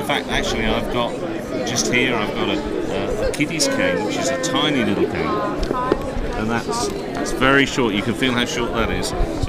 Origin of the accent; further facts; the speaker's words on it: England, United Kingdom; Sorry, I'm from England. We have 0800.